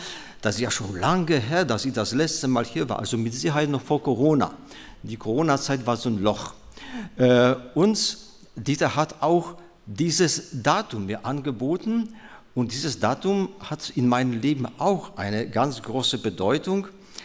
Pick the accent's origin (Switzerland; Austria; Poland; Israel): Poland; German is a second language; now in Germany; Wie Sie unschwer an meiner Aussprache erkennen können, bin ich nicht in Westfalen aufgewachsen. Ich komme gebürtig aus Polen und bin vor 39 Jahren hier nach Deutschland gekommen